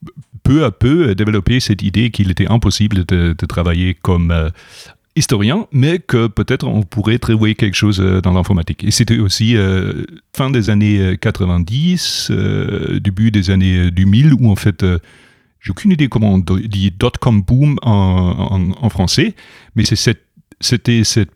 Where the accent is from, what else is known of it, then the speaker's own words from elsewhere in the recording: Germany; Je suis né en Allemagne de l'Est